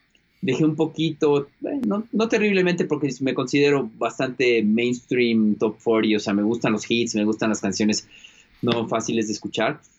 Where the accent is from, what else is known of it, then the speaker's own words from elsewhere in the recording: Mexico City, Mexico; Pues fíjate que yo nací en la Ciudad de México y de lo que yo recuerdo, vivíamos en una colonia que se llama Las Águilas, por el sur de la Ciudad de México.